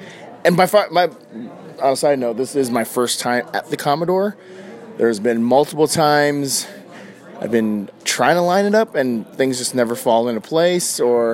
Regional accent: Hawaii, United States; thank goodness I'm from Hawaii because I ride that wave.

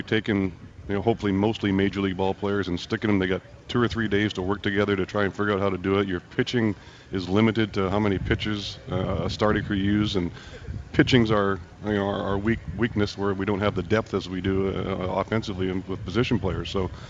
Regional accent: Canada; You know what, as a Canadian, I think all the Canadians will keep their hands in it

